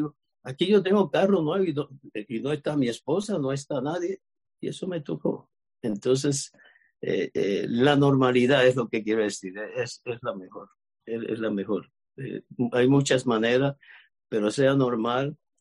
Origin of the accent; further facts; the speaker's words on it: Cuba; moved away; No es que yo le diga que yo me salí de Cuba y me metí en el agua